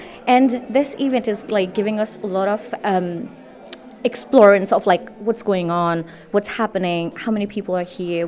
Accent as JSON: {"language": "English", "country": "Nepal", "first_language": "Nepali", "second_language": "English", "said": "Me specifically, my mother tongue is Nepali itself."}